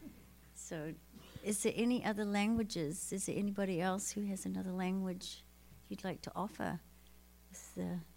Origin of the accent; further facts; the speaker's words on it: New Zealand; I'm from New Zealand, and it's very special for me to be sitting here.